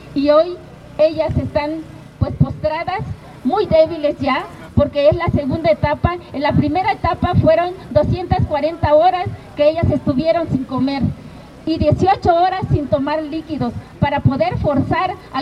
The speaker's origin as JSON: {"language": "Spanish", "country": "Mexico"}